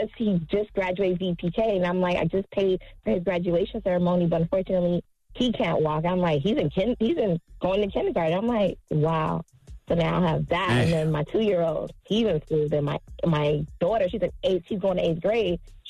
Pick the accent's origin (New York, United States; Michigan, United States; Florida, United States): Florida, United States; Miami; I'm from Miami, Florida.